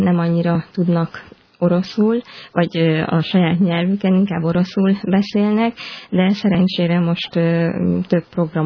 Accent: Hungary; mi rólunk is azt hitték, hogy lengyelek vagyunk, mert magyar, mint a fehér holló a Krím-félszigetbe nem járnak arra

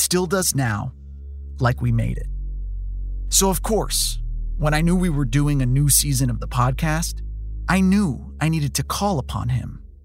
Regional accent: Miami, Florida, United States; In the life of a young Cuban-American kid growing up in Miami, there were basically two guys I could point to who were in movies or TV who felt like me.

